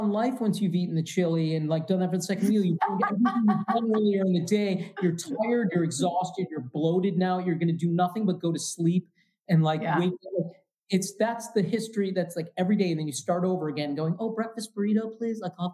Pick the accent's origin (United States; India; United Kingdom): United States; Michigan; I'm a Twizzler person. I'm from Michigan.